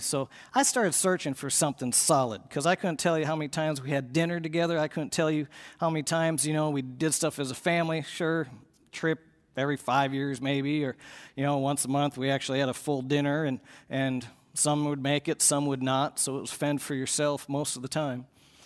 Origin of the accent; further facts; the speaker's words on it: Minnesota, United States; But no, I grew up in Minnesota and busted family.